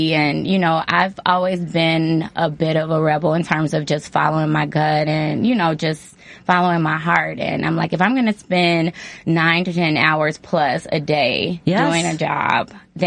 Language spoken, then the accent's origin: English; Hazel Crest, Illinois, United States; So I grew up in Hazelcrest, Illinois.